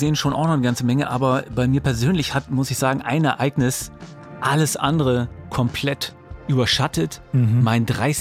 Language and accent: German; Lower Saxony, Germany; now in Berlin, Germany; Also Niedersachsen, wo ich aufgewachsen bin, da ist aus der Schulzeit immer noch so eine Clique übrig